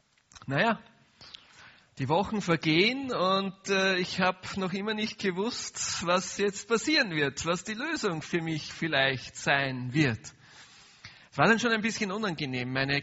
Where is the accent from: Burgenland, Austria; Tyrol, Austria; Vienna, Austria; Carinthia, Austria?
Vienna, Austria; ich bin in Wien groß geworden, ich bin also Österreicher.